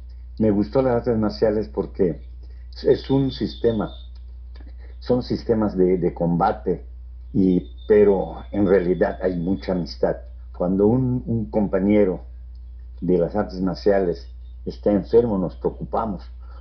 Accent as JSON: {"language": "Spanish", "town": "Tizimín", "region": "Yucatán", "country": "Mexico", "tie": "born or raised there", "also_born_or_lived": "Tijuana / United States", "moved": "yes", "said": "yo decidí vivir en Tizimín, regresar a vivir, porque yo nací en Tizimín. Yo soy yucateco, de Tizimín yo me fui a Tijuana, de Tijuana me fui a Estados Unidos."}